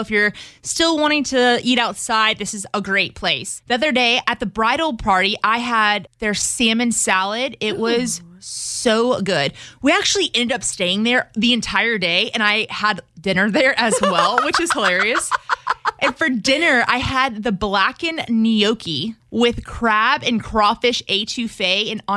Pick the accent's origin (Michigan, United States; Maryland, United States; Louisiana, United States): Louisiana, United States; It is because we're from Louisiana.